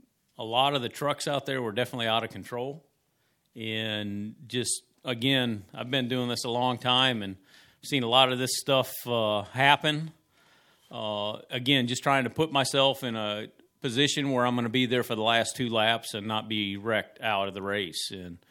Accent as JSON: {"language": "English", "town": "Lakeland", "region": "Florida", "country": "United States", "tie": "born or raised there", "said": "They're out of Lakeland, Florida, my hometown"}